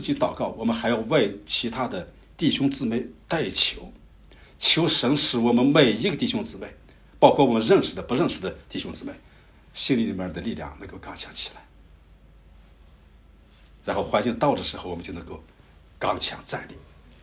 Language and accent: Chinese; China; 我相信大部分人，特别我们中国人，相信有灵魂